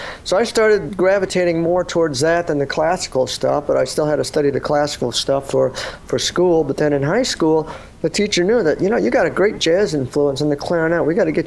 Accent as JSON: {"language": "English", "town": "Chicago", "region": "Illinois", "country": "United States", "tie": "born or raised there", "said": "I grew up in Chicago, actually."}